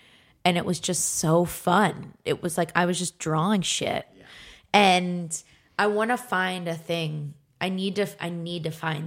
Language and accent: English; Philadelphia, Pennsylvania, United States; Because I'm from Philly